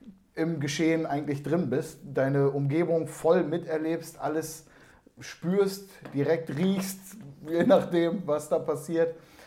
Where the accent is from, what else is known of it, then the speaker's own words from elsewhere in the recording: Lower Saxony, Germany; gerade in unserer emsländischen Tiefebene, meiner Heimat